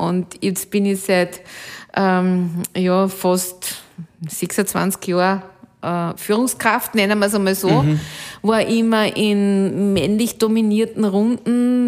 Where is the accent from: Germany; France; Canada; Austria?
Austria; Alkoven, Upper Austria; Also meine Heimatgemeinde heißt Alkofen